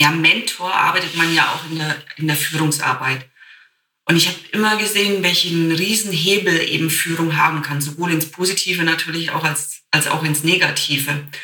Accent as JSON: {"language": "German", "region": "Bavaria", "country": "Germany", "said": "Also ich komme ja aus Franken und bei uns sind so fränkische Knörze, sind so ganz bekannt, die halt nicht so viel reden."}